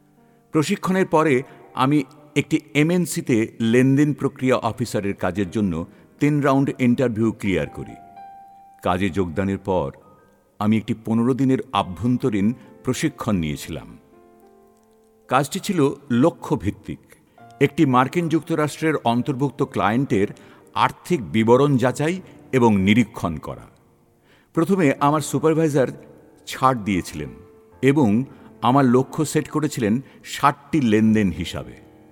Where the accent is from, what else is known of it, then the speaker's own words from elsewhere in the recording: Kanpur, Uttar Pradesh, India; আমার বাড়ি কানপুর।